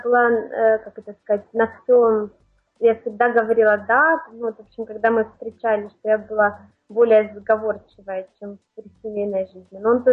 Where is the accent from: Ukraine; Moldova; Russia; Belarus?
Ukraine; now in France; Я родом из Украины, сейчас живу во Франции.